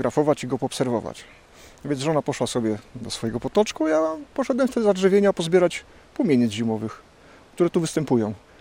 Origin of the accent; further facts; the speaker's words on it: Gdynia, Pomeranian Voivodeship, Poland; jak się przeprowadziłem z Gdyni na Przymorze, pobliżej obecnego parku Regana, to tam były kiedyś łąki, tam się pasły krowy.